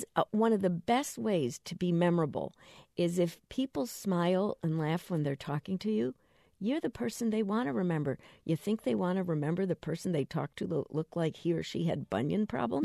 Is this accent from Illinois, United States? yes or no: yes; Chicago, Illinois, United States; now in San Francisco, United States; because I'm from Chicago and I live here in San Francisco.